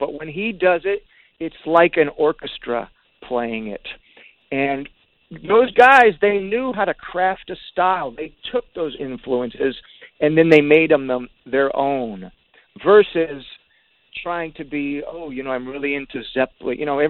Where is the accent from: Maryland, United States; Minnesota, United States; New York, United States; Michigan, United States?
Michigan, United States; Detroit; Being from the same town, you kind of have the same influences. So, I mean, first of all, growing up in Detroit is way different than California.